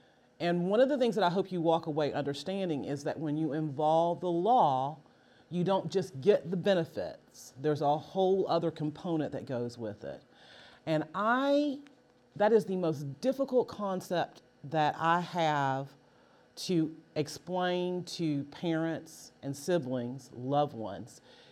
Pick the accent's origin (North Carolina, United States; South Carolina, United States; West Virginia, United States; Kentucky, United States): West Virginia, United States; But you know, West Virginia is my hometown, and it has definitely not been left unscathed.